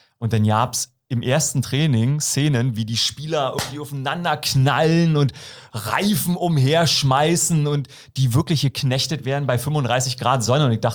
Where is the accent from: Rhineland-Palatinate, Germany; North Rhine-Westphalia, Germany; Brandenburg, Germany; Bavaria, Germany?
Brandenburg, Germany; ich bin aus Brandenburg so ja, ein Stück weg von Berlin, so 20 Kilometer.